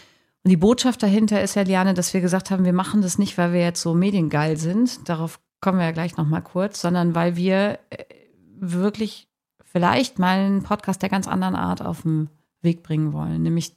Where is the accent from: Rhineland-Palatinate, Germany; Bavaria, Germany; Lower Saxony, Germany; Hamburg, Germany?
Lower Saxony, Germany; Twistringen; Aber ich bin auf dem Dorf aufgewachsen, ne? Also Twisting ist wirklich Dorf. Und ich habe ja eben gesagt, Papa hatte eine Tankstelle